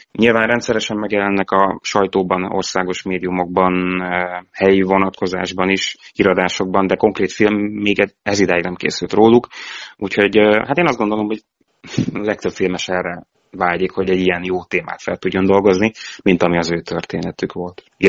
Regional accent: Nyékládháza, Borsod-Abaúj-Zemplén, Hungary; És hát én nyéklátházi származású vagyok

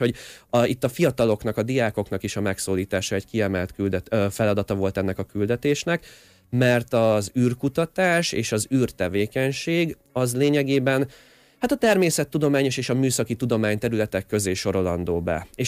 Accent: Vác, Pest, Hungary; én váci vagyok, Budapesttől nem messze lakom

